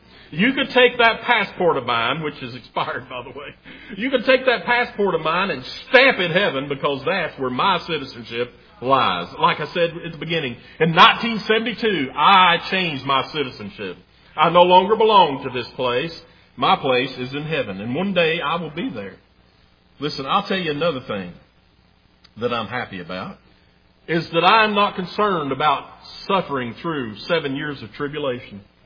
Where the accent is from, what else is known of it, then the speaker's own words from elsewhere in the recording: Tennessee, United States; I'm glad to be an American. And I'm proud to be from East Tennessee.